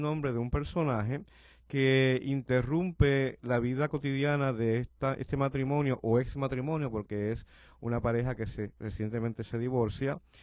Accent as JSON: {"language": "Spanish", "town": "Yauco", "country": "Puerto Rico", "tie": "born or raised there", "said": "historias que me contaron en mi pueblo natal de Yauco"}